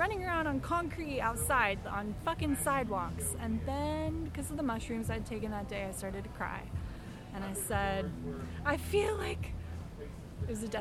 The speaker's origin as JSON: {"language": "English", "region": "New Jersey", "country": "United States", "said": "I'm from New Jersey. I don't have a soul."}